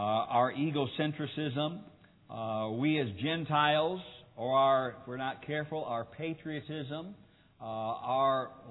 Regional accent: United States; And I'm thankful that I'm an American.

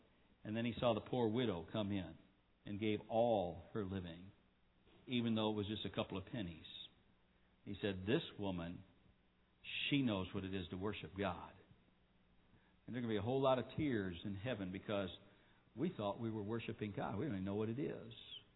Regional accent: United States; I thought, I don't need to talk to these people about sacrifice. I'm an American.

